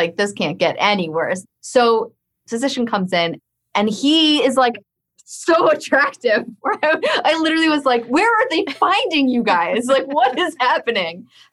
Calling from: Rhode Island, United States; I am calling from Rhode Island.

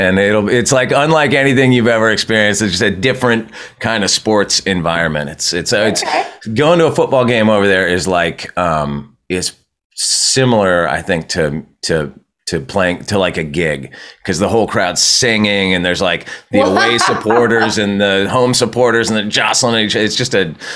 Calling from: Los Angeles, California, United States; I'm in subarctic Los Angeles, California this morning.

